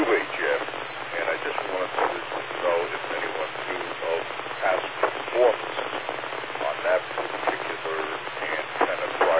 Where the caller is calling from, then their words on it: Kingsburg, New Jersey, United States; And I'm speaking from Kingsburg, New Jersey, County of Monmouth.